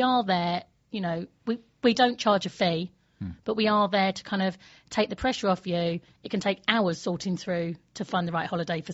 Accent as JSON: {"language": "English", "town": "Maidstone", "region": "South East England", "country": "United Kingdom", "said": "Maidstone."}